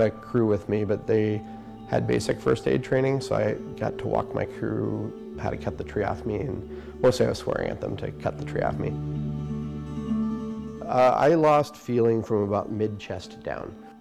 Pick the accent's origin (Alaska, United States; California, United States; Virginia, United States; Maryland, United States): Alaska, United States; Palmer; I grew up here in Palmer, Alaska.